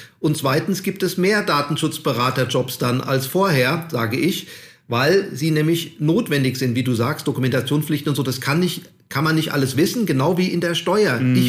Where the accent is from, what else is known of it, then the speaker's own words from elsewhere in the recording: Hesse, Germany; Ich komme ja hier aus Hessen.